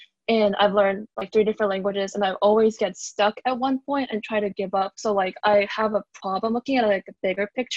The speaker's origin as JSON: {"language": "English", "region": "Oklahoma", "country": "United States", "said": "I'm from Oklahoma"}